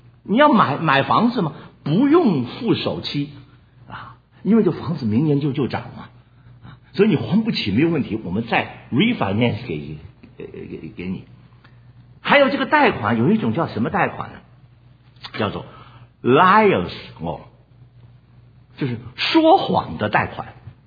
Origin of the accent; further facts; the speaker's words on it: United States; 那讲到我们美国人啊